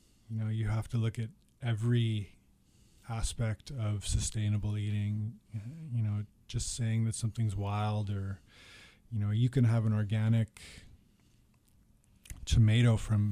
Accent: Ottawa, Ontario, Canada; I grew up in Ottawa

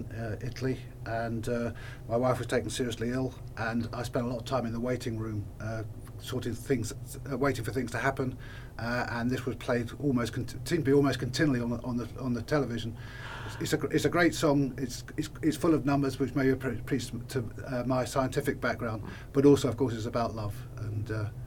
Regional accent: Wimbledon, London, United Kingdom; born there; I was born in Wimbledon, and Near Wimbledon

